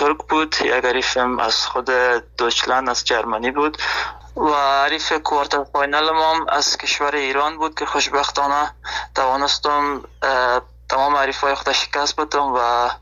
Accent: Afghanistan; now in Germany; من هدفم است، به خاطر می هدف خود از افغانستان آلمان آمدم، خیلی سختی ها را پشت سر گذاشتاندیم دیگه.

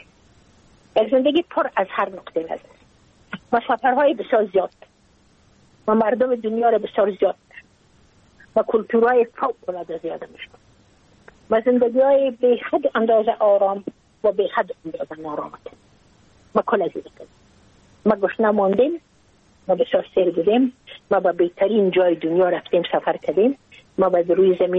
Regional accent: Afghanistan; من اگر افغان هستم، من مربوط افغانستان هستم

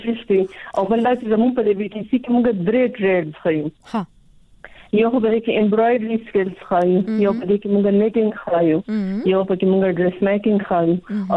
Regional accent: Swat, Khyber Pakhtunkhwa, Pakistan; زه د سوات اوسیدونکی یم

